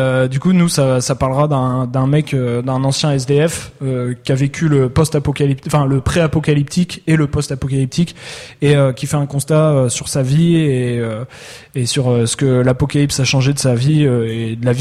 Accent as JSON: {"language": "French", "town": "Douarnenez", "region": "Brittany", "country": "France", "lives_now": "Brest, France", "said": "moi je suis de Douarnenez, donc je suis breton en fait déjà"}